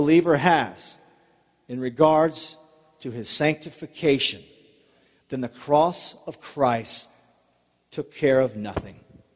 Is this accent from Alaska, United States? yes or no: yes; Alaska, United States; growing up when I was little, growing up in Alaska and living in the wilderness, you always trapped.